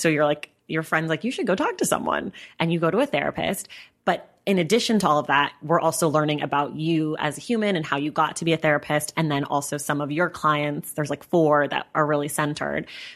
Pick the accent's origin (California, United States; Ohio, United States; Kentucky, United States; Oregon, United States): California, United States; now in Los Angeles, United States; I mean, I've lived here 7 years now. I'm from Northern California, but I still feel like when I meet someone from LA, I'm like, really?